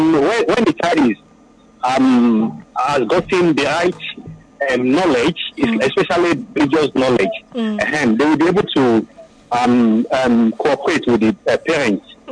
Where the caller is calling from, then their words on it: Alakokoya, Lagos, Nigeria; I'm calling from Alakokoya, Lagos.